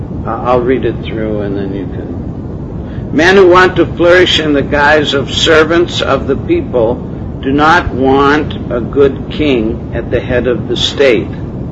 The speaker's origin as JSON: {"language": "English", "country": "Canada", "said": "Of course, I'm a Canadian, but even in Canada, that was well-known maxim."}